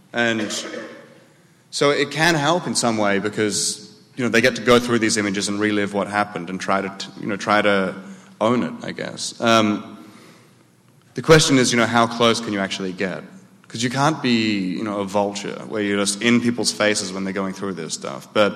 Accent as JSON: {"language": "English", "country": "Australia", "tie": "born or raised there", "moved": "yes", "said": "the stuff that I grew up on back in Australia."}